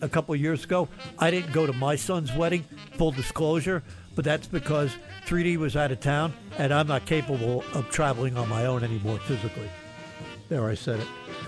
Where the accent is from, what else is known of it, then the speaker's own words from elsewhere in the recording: New Jersey, United States; I've got mostly Irish blood in me, but I'm from New Jersey, so Princeton won the day, rooting for them.